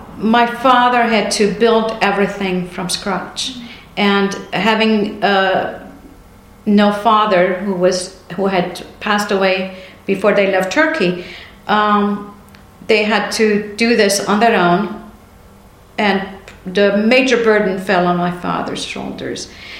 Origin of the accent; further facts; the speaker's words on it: Lebanon; In fact, I was born in Lebanon, so in the schools of Lebanon, this is a topic that is continuously taught in schools throughout the grades.